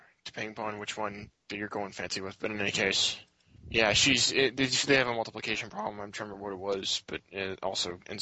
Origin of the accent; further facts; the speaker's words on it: United States; I'm American, I have an excuse.